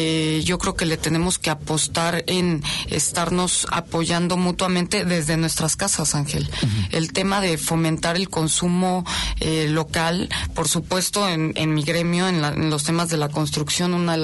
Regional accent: Mexico; demostrarnos a nosotros mismos como mexicanos que podemos contra cualquier situación de incertidumbre económica

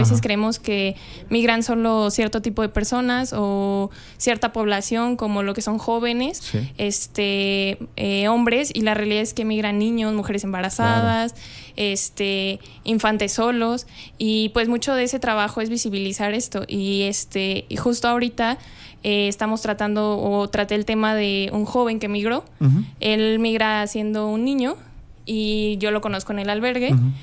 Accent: Querétaro, Mexico; born there; Que justo aquí, yo nací aquí en Querétaro y yo lo veía día con día, pero tal vez ni siquiera lo notaba.

